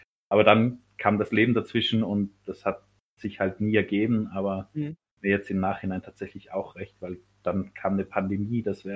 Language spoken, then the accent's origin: German; Tyrol, Austria; ich bin ja kein Deutscher, ich bin ja aus Österreich, ich komme ja aus Tirol